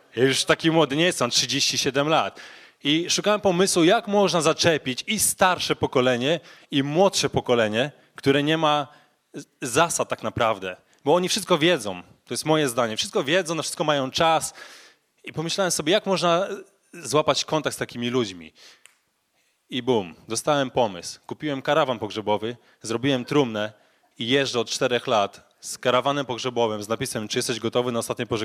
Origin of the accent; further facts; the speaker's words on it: Pomeranian Voivodeship, Poland; now in Rumia, Poland; jestem z Trójmiasta. Jutro się przeprowadzam do Gdańska. Obecnie mieszkam w Rumi.